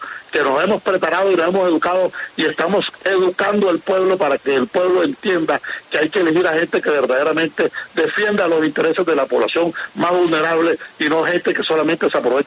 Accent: Barranquilla, Atlántico, Colombia; Yo soy un muchacho de Santa María, hombre. Yo soy un muchacho de La Redonda. Yo soy un muchacho del sur de Barranquilla.

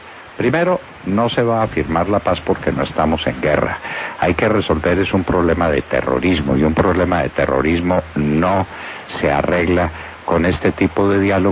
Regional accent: Colombia; Somos los colombianos

